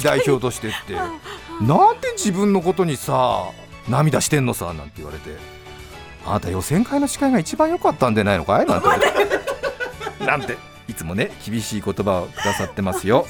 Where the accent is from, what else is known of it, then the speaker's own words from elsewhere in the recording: Hokkaido, Japan; またふるさとの情景、特になんか春先の雪解け時期になると、私大人になってからもなんか、まあ、十勝地方というところだったんですけども、なんかこう十勝地方の春らしい景色を歌った歌なんで